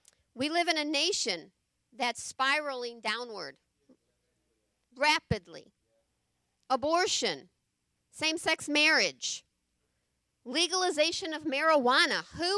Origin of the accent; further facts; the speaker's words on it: Chicago, Illinois, United States; moved away as an adult; now in Texas, United States; shortly after I got saved, I moved to Lyndale from Chicago. 21-year-old girl. Still living at home with my parents.